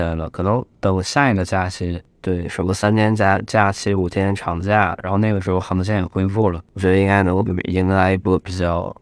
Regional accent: China; 作为一个中国人

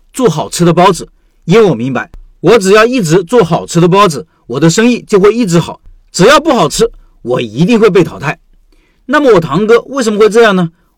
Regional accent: Anqing, Anhui, China; 我是安徽安庆人，安庆是中国面点之乡

